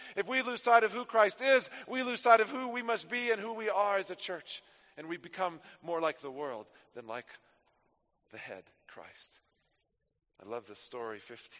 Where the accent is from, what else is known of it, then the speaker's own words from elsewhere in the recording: United States; We grew up with it in the States during Thanksgiving.